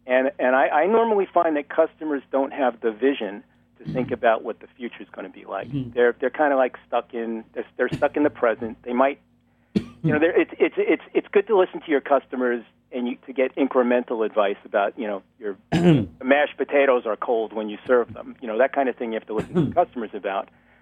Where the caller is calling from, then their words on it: New York, United States; New York.